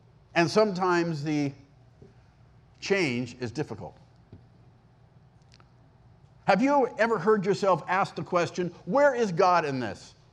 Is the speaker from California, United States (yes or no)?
yes; California, United States; I'm from California. You're like, lock your house.